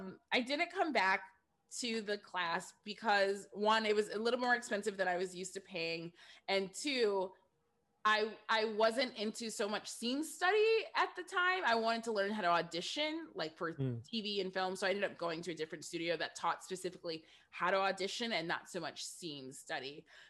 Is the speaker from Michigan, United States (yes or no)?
yes; Michigan, United States; And I grew up in Michigan. I graduated from Eastern High School, go Quakers.